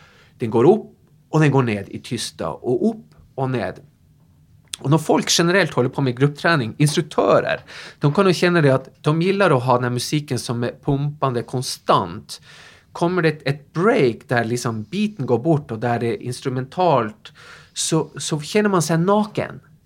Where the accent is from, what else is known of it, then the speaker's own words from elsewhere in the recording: Tromsø, Troms, Norway; moved away as an adult; now in Sweden; Kommer ihåg när jag stod på mitt gym hemma i Tromsö och liksom bara drömde mig bort.